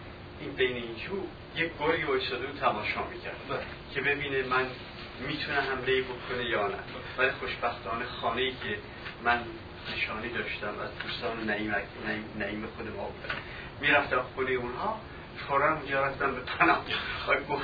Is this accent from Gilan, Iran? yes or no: no; Hamadan, Iran; چون من در همدان دنیا آمدم، همدان میدونی یک شهر بسیار سردی